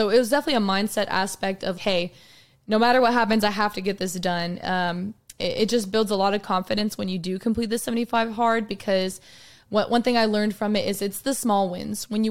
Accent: Colorado, United States; also born or lived in Texas; So I was actually originally born here in Texas. So I'm a Texan at heart, but I was actually raised in Colorado. So I always like to say I'm a Coloradoan too. But I've been in Texas since 2015.

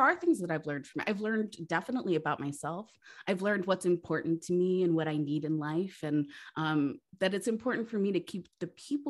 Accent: New Jersey, United States; So I definitely experienced some culture shock when I moved from the Jersey Shore to Boulder, Colorado.

